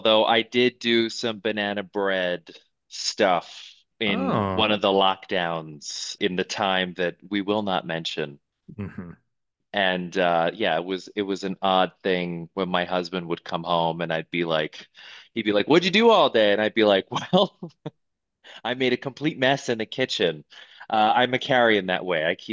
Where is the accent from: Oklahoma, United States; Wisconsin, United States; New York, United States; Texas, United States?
New York, United States; Manhattan; you know, I grew up in Manhattan